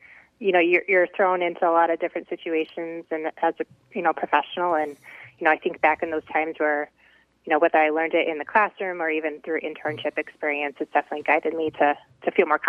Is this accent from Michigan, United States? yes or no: yes; Lansing, Michigan, United States; Obviously, I'm from Lansing, so I'd say most of my family was MSU grads.